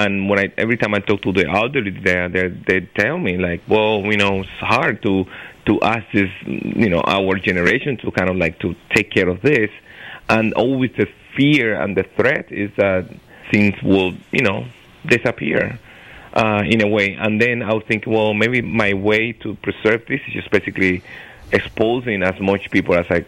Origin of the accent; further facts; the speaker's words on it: Pinar del Río, Cuba; there's only the one that survived at the one in Pina del Rio, near my hometown. You know, and this music basically is disappearing.